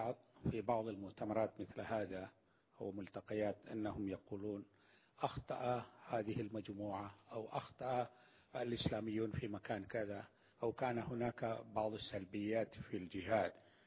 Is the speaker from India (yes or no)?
yes; India; Arabic is a second language; نحن العجم من الهند